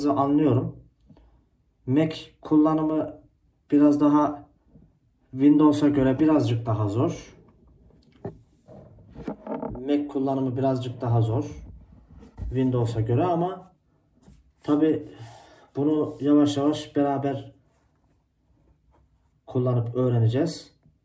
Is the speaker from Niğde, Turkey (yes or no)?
yes; Niğde, Turkey; 2013'ten beri memleketim olan Niğde'de çalışıyorum. Şu anda hala Niğde'deyim zaten.